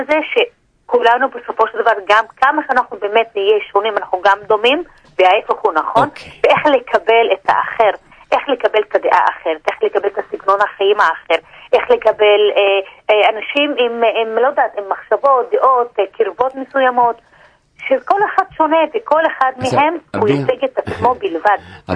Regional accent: Haifa, Haifa District, Israel; אני חיפאית.

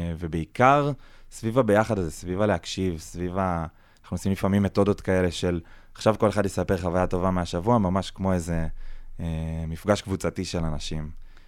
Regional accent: Ashkelon, Southern District, Israel; born there; also born or lived in Lehavim / Beersheba; שני ההורים שלי הם אשקלונים, ובעצם אני נולדתי באשקלון, והבית הזה עבר גלגולים עד הערבה, עד יישוב ספיר ליד אלת. גרנו בלהבים ובאר שבע, ומושב גאה ליד אשקלון

